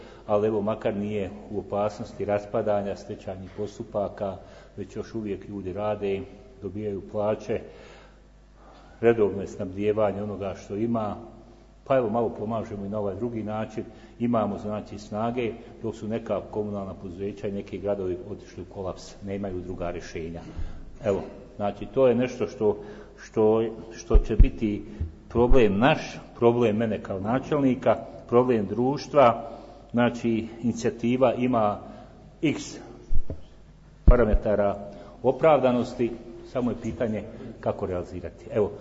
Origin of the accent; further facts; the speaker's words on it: Bosnia & Herzegovina; samo kod nas u Bosni, jer mi ne znamo šta je smeće